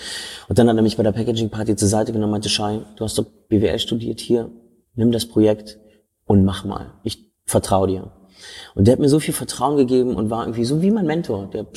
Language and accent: German; Berlin, Germany; ich bin in Schöneberg groß geworden.